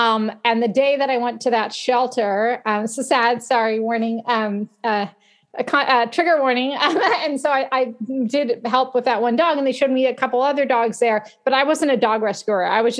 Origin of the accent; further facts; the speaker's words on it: California, United States; I'm from Northern California. So I'm not a native San Diegan.